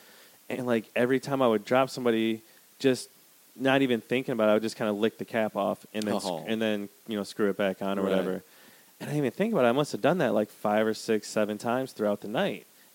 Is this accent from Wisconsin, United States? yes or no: yes; Wisconsin, United States; I grew up in Wisconsin going camping out in the woods and shit.